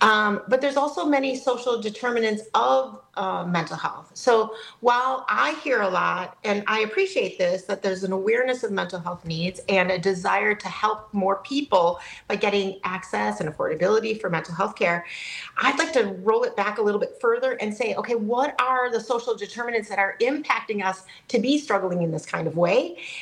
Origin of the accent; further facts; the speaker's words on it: Cashton, Wisconsin, United States; So I grew up in Cashton, Wisconsin, one of five kids, and we lived on a farm just on the ridge. It was called Fish Creek Ridge.